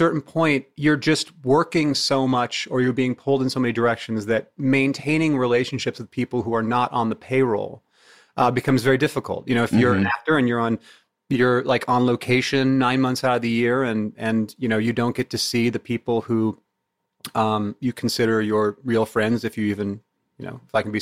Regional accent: Bremerton, Washington, United States; born there; also born or lived in moved around; So, you know, I was born in Bremerton, Washington, and then we moved here, then we moved back, then we moved here, then we moved back.

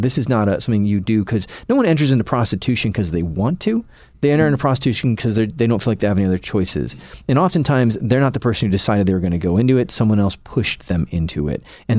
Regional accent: United States; It's stuff that you, as an American, we tend to think, oh, that happens in other places, other parts of the world

